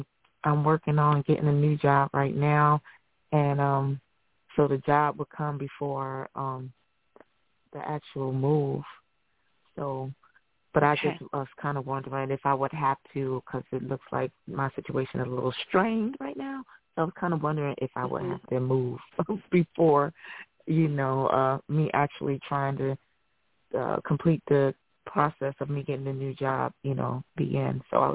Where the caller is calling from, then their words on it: North Carolina, United States; from North Carolina.